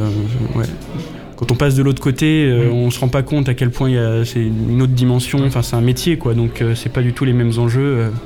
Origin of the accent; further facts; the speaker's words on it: Île-de-France, France; vu que je suis originaire de Seine-Saint-Denis